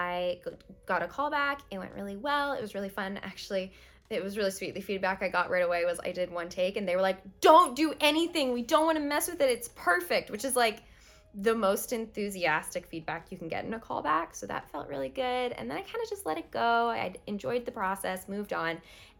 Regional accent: Canada; because I'm Canadian and it's not available in Canada. It didn't air in Canada. So right now I'm

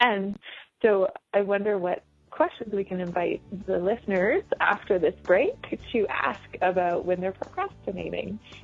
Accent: Durango, Colorado, United States; And I'm here with Dr. Nicola. We are both from Durango, Colorado

